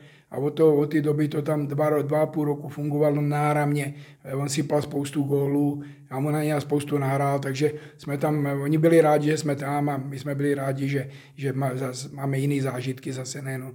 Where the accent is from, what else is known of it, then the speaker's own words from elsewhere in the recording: Slovakia; moved away; Já jsem původně ze Slovenska, to řada lidí ví, já jsem odchovanec Topolčan.